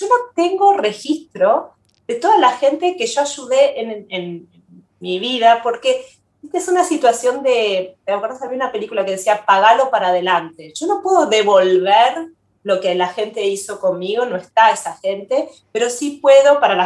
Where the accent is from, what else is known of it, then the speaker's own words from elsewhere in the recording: Buenos Aires, Argentina; moved away; Yo hace más años estoy acá que los que me fui de Buenos Aires, de Argentina. Acá sigo siendo la extranjera. Cuando voy a Buenos Aires soy una gringa